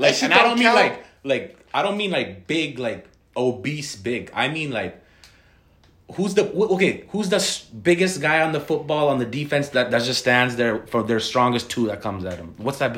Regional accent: Canada; Yo, I'm Canadian, man.

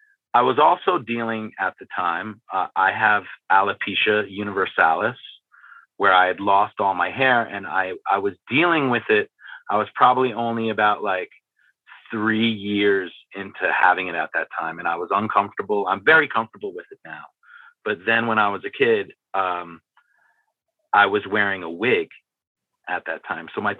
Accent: Hastings-on-Hudson, New York, United States; So for me, I grew up in New York. My family moved up to Westchester County in Hastings on Hudson.

